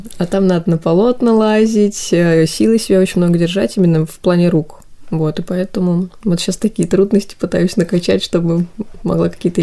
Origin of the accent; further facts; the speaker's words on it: Penza, Penza Oblast, Russia; я вообще сама из Пензы, приехала сюда учиться.